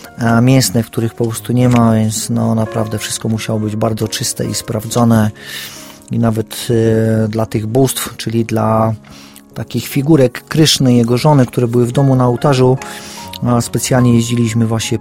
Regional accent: Silesian Voivodeship, Poland; bo jestem Ślązakiem z pochodzenia, z korzeni. No z korzeni może jestem Sycylijczykiem, bo prapradziadek był Sycylijczykiem, więc może mam włoskie korzenie.

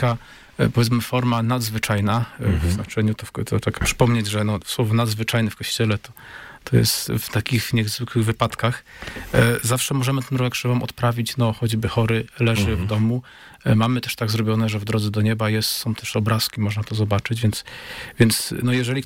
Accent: Czarnowąsy, Opole Voivodeship, Poland; Pochodzę z takiej parafii, parafia Czarnowąsy

